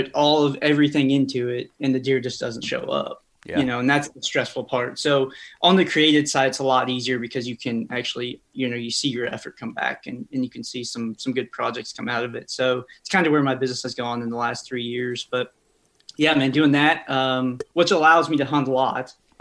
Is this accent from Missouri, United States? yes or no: yes; Missouri, United States; I grew up in Missouri, like I said, in a small town